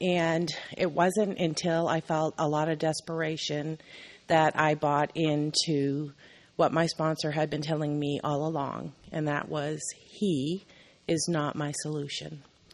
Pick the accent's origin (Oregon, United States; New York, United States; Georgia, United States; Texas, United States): Texas, United States; San Antonio; I'm from San Antonio.